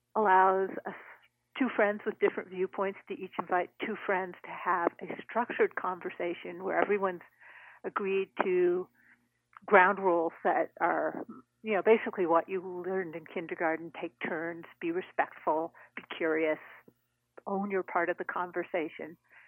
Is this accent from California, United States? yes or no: yes; Berkeley, California, United States; born there; And I was born in Berkeley, California.